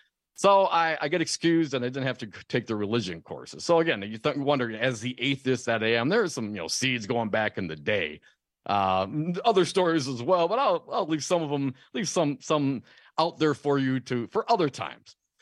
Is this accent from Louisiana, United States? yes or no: no; Stevensville, Wisconsin, United States; So growing up in Stevensville, the school district was Hortonville, Wisconsin. The Hortonville Polar Bears.